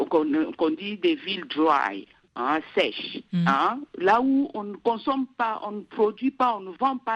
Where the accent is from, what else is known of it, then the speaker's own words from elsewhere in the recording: DR Congo; now in United States; surtout du pays là où je viens, de Congo, République démocratique